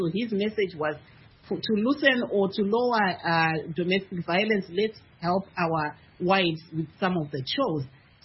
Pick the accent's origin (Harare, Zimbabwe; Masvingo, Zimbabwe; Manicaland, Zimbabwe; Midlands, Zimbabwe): Manicaland, Zimbabwe; Chipinge; From Chipinge, so we have that similar dance in Mazioni from Chipinge.